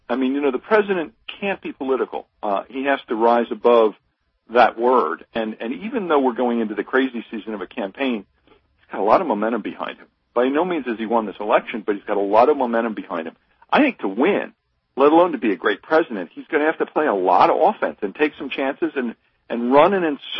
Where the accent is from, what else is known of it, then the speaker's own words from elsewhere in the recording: Pennsylvania, United States; I'm from Pennsylvania, grew up there, live there now.